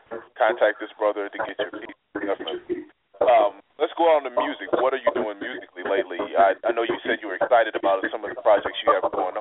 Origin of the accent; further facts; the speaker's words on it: St. Louis, Missouri, United States; now in Kansas City, United States; I'm from St. Louis originally. I've been in Kansas City now for about 13 years.